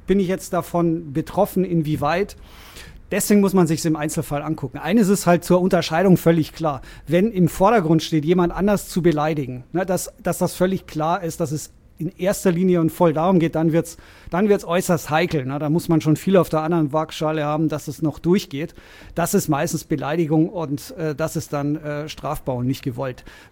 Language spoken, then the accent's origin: German; Rosenheim, Bavaria, Germany; Ich bin Rosenheimer. Ich komme aus Oberbayern.